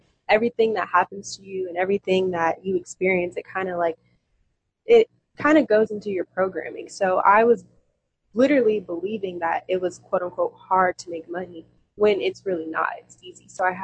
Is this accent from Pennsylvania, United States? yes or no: yes; Pennsylvania, United States; born there; now in Atlanta, United States; like, I live here in Atlanta. I was born in Pennsylvania.